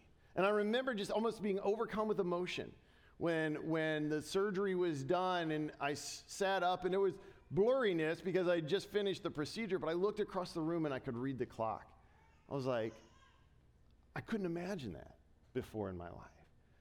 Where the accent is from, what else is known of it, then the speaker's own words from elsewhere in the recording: Dayton, Ohio, United States; And this doctor in Ohio, actually in my hometown in Dayton, had this ministry